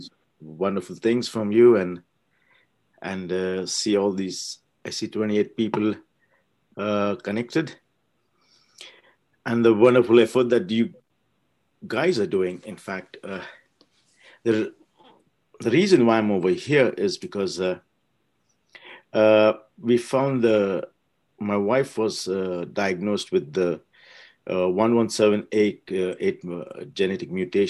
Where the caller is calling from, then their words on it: Switzerland; I'm connected from Switzerland.